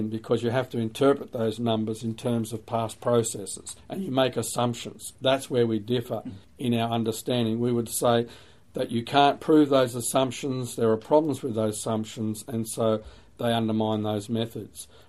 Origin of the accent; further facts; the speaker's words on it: Sydney, New South Wales, Australia; I grew up in Sydney. I attended church at an early age.